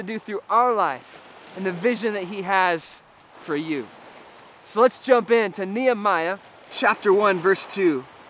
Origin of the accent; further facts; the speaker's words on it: Holland, Michigan, United States; if you were to take a road trip to where I grew up in Holland, Michigan, you might see a beautiful lighthouse they call Big Red.